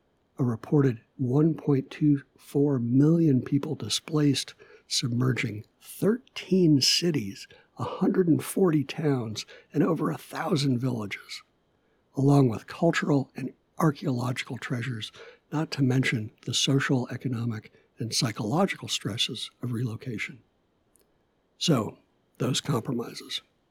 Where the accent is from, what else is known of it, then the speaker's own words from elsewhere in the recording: Evanston, Illinois, United States; I want to give a big shout out to everyone tuning in from my hometown of Evanston, Illinois